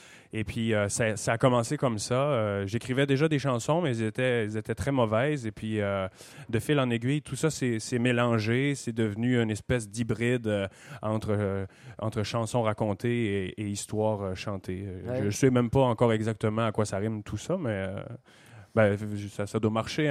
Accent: Quebec, Canada; born there; je suis né en Gaspésie, qui est complètement à l'est du Québec. C'est un peu votre Bretagne, mais du mauvais bord, finalement.

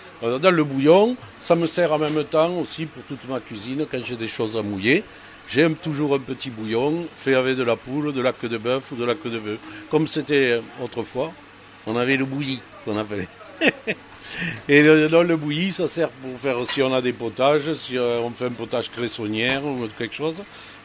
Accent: La Guépie, Occitanie, France; born there; je suis né à la Guépie, dans la rue du Barry, à 1600 mètres de la borne départementale. Et d'origine avéronaise, du côté de mon père et de ma mère.

